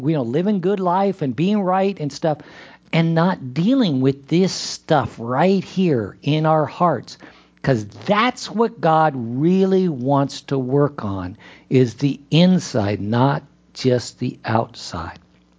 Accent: California, United States; also born or lived in New Mexico; I was a Southern California kid. I was born and raised, I was born in New Mexico, but at 5 years old, I came to Southern California. So basically, this is all I've ever known.

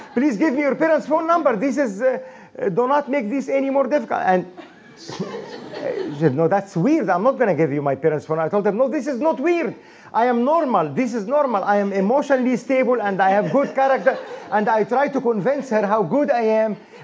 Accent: Egypt; English is a second language; moved away; I'm from Egypt.

